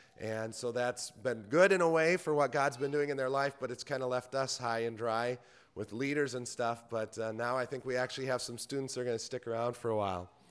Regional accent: Minneapolis, Minnesota, United States; I actually feel this is closer to home to me since I'm from Minneapolis.

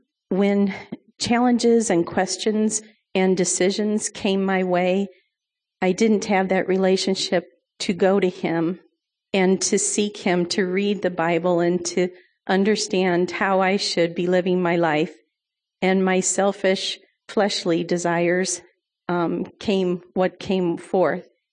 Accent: Illinois, United States; I am from Illinois and grew up there, I was not in assemblies, but I did grow up, our family was attending church.

